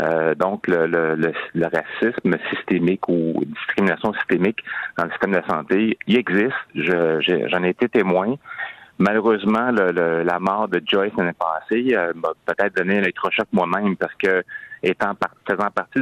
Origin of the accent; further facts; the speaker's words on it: Quebec, Canada; Je viens de la région de la Côte-Nord, donc de Baie-Comeau, de Sept-Îles